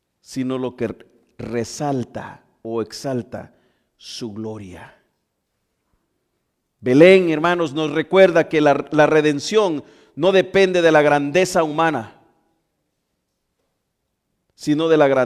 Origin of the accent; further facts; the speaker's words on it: El Salvador; Como buenos salvadoreños, comemos panes con pollos todos hasta el fin del año